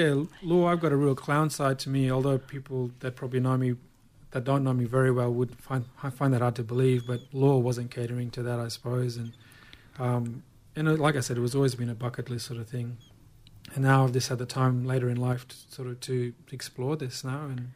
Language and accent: English; Queensland, Australia; I'm originally from the Torres Strait, so born and raised up there.